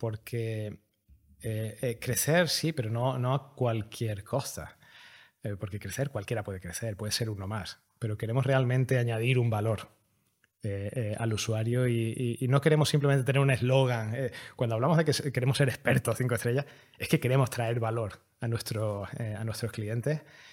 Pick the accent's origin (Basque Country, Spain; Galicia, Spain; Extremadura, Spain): Extremadura, Spain; soy extremeño. Al final me cruzo el país. No, estaba viviendo fuera. Viví muchos años fuera de España